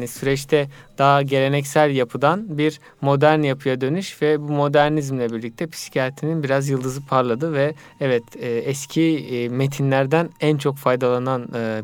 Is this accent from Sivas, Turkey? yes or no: no; İzmir, Turkey; 1981 yılında İzmir'de doğdum. İlk orta ve liseyi orada okuduktan sonra